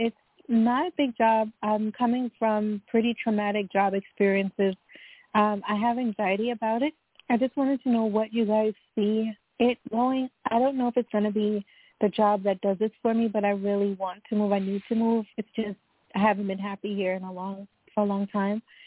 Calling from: New York, United States; I'm calling from Long Is

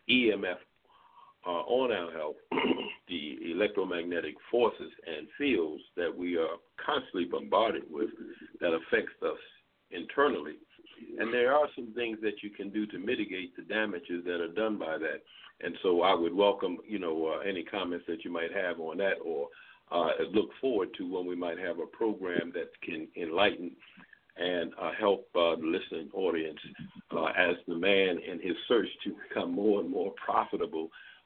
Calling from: Baltimore, Maryland, United States; I'm calling from Baltimore, Maryland.

